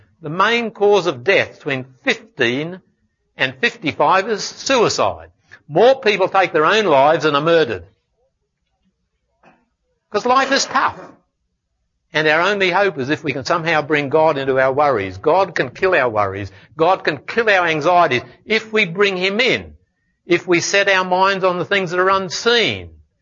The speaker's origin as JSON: {"language": "English", "country": "Australia", "said": "Just as certainly as mine will have nothing to do with my being an Australian."}